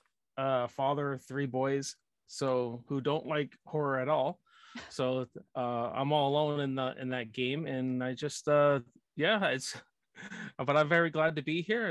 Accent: Canada; And if you can't tell that I'm Canadian, you're going to find out why.

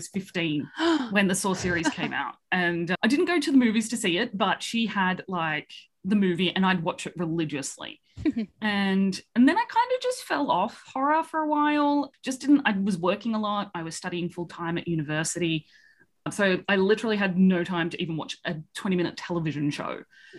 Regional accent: Sydney, New South Wales, Australia; So I am from Sydney, Australia.

